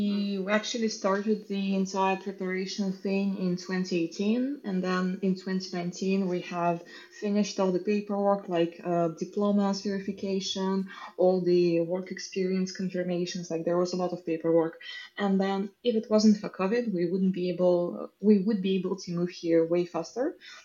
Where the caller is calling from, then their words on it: Toronto, Ontario, Canada; I'm joining you from suburbs of Toronto. So this is Canada, so I'm in Ontario province.